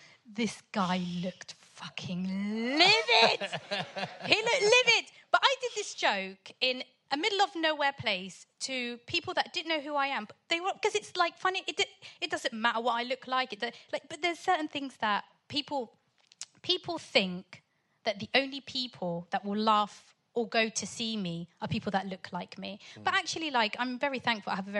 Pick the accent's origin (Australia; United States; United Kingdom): United Kingdom; Portsmouth, South East England; It's the fact that I'm from Pompey.